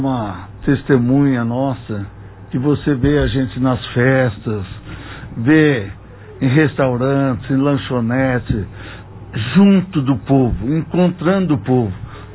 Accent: Monte Alto, São Paulo, Brazil; eu, que nasci em Monte Alto, fiquei sempre em Monte Alto, Moreira

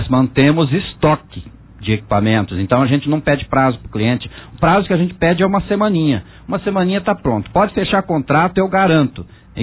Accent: Monte Alto, São Paulo, Brazil; moved away as an adult; now in Franca, Brazil; Eu saí de Monte Alto, João, com 18 anos. Não vou falar a minha idade, mas faz 40 anos que eu estou em Franca.

